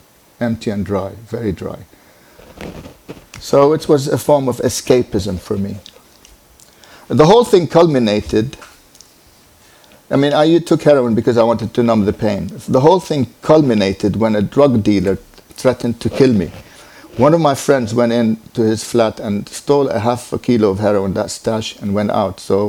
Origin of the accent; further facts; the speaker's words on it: Lebanon; also born or lived in England; I was born in England, raised in Lebanon.